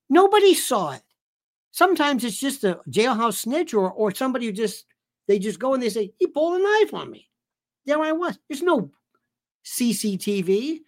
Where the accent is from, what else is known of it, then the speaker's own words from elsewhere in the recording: Tampa, Florida, United States; Oh, for a Tampa. Oh my God. Well, that's my hometown.